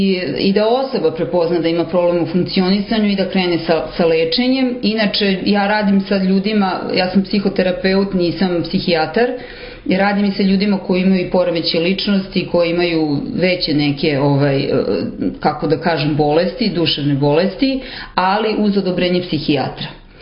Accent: Serbia; Ja bih čak rekla da vam kažem, kod nas u Srbiji da je do sedme godine.

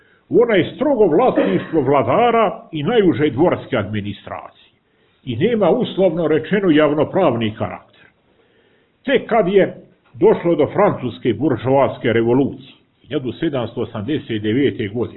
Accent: Montenegro; i naravno kod nas u Crnoj Gori na dvoru

